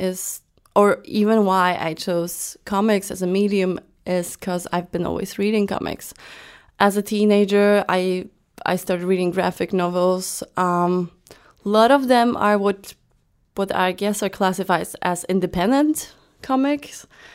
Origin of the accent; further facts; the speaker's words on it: Warsaw, Masovian Voivodeship, Poland; now in Malmö, Sweden; I live in Malmö, Sweden, but I come from Poland. I was born in Warsaw.